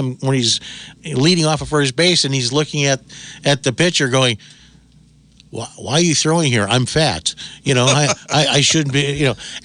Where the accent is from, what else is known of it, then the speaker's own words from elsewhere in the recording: Milwaukee, Wisconsin, United States; growing up in Milwaukee, gosh, I was absolutely spoiled. In fact, we could actually watch UHF, you know, right. Channel 18 back then.